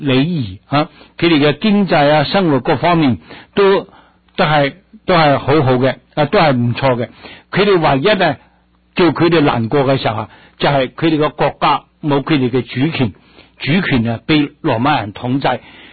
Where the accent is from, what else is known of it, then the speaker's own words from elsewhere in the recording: Guangdong, China; 我们广东人都改变了。